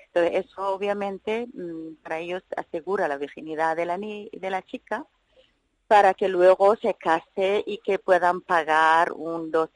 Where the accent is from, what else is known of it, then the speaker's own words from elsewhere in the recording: Kenya; Yo soy de Kenia, pero de somalí, de Kenia.